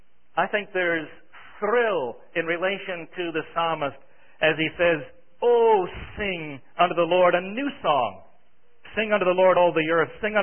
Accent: Brooklyn, New York, United States; When I was a boy growing up in Brooklyn, New York, and this dates me, of course, I would listen to the radio

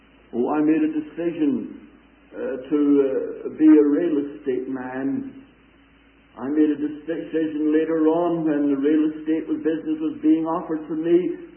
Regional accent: Belfast, Northern Ireland, United Kingdom; in the city in which I was born and brought up in Belfast, Ireland

